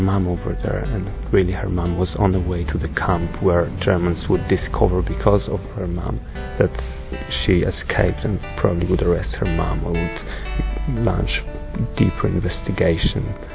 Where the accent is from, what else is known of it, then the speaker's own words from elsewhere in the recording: Poland; from Poland.